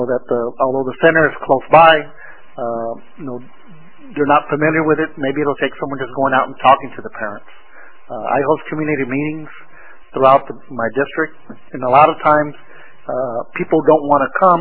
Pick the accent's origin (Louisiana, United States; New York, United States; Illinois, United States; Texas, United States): Texas, United States; Dallas; I will tell you that as a child growing up in West Dallas, I didn't go to the center, and it was only two blocks away